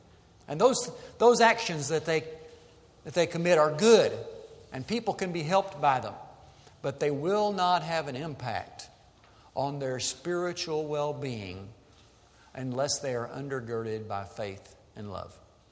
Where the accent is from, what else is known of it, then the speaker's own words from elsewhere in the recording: Sikeston, Missouri, United States; I had in the hospital in my hometown in Sykeston, Missouri.